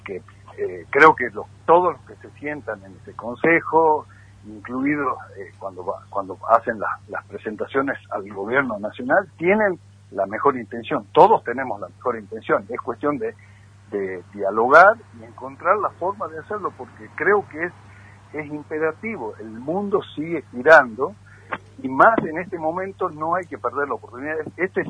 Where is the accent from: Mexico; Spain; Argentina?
Argentina; Tengo el anhelo como ciudadano argentino de que sepamos aprovechar esta oportunidad